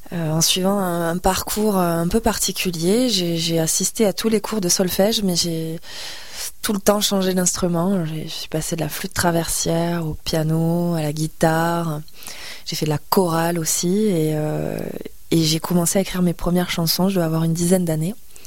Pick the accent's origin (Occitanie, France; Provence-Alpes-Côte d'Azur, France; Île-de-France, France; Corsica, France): Occitanie, France; J'adore écrire, j'écris en français. Et puis je viens de l'Aude, donc toute cette culture aussi, cathare et troubadour, m'a beaucoup nourrie. J'en suis imprégnée.